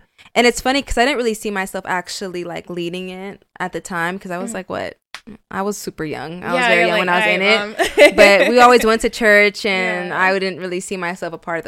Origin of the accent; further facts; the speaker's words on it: Oakland, California, United States; also born or lived in Milpitas; the Bay Area, California. Okay. I was born in Milpitas, San Jose area, and then I was raised in Oakland. So just like, I just say Bay Area because I was really just like East Bay Bay Area girl.